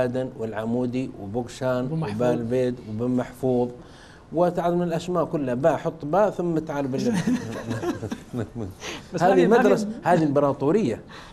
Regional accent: Jeddah, Makkah Province, Saudi Arabia; يأتي عندنا في جدة لا يملك من الدنيا شيء إلا ثوبه عليه

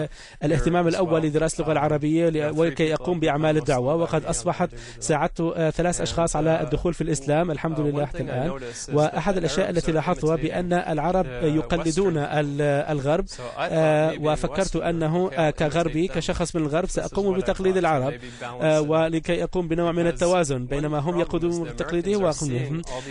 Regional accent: Canada; وأنا آتي من كندا وهي بلد نظيفة جدا

